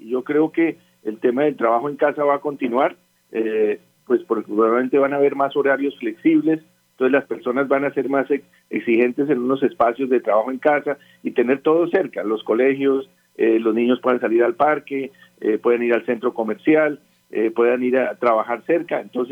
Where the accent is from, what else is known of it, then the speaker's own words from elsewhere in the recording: Colombia; nos une como colombianos y nos ayuda un poquito a despolarizarnos